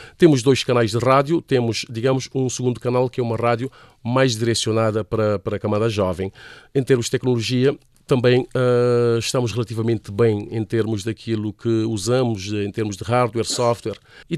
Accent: Cape Verde; first language Cape Verdean Creole; Portuguese is a second language; a nossa língua oficial é a língua portuguesa, como já foi referido aqui, fomos colónia de Portugal, à semelhança do Brasil, mas nós temos a nossa língua materna, que é a nossa língua que nós falamos no dia-a-dia, que é o crioulo.

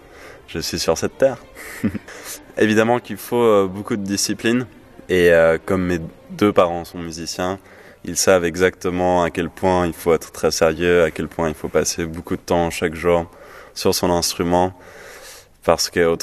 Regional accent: Geneva, Switzerland; je viens de Genève

